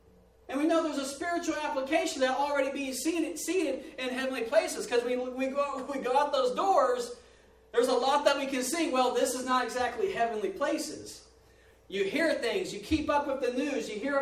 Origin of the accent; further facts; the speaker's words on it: Texas, United States; I'm from Texas, I'm not really partial to the Texas teams